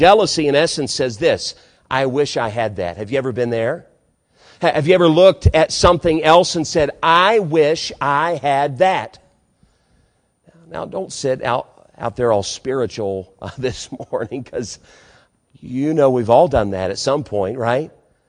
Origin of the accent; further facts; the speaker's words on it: Lost Creek, West Virginia, United States; also born or lived in Beckley; I was born in Beckley at Raleigh County General Hospital. We moved up to the Lost Creek area when my dad got transferred. I was about 5 years old when all of that happened.